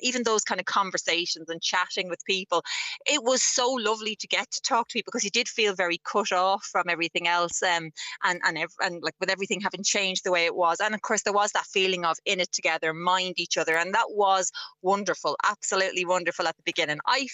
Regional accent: Tallaght, Leinster, Ireland; I'm from Tallaght originally

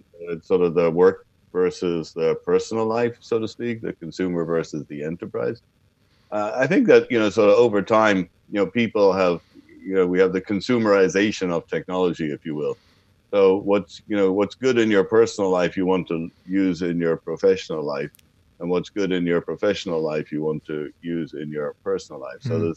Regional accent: Dublin, Leinster, Ireland; born or raised there

